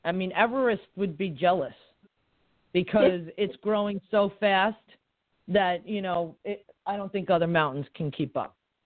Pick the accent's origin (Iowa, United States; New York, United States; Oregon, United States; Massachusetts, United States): New York, United States; by the time you got to my block where I grew up on Long Island